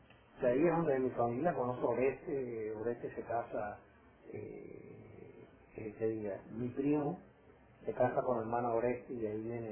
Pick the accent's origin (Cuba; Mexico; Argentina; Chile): Cuba; mira qué casualidad, yo también soy de Cuba